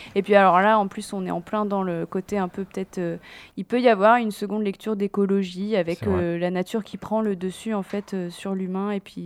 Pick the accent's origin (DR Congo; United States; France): United States; Moi, j'ai grandi aux États-Unis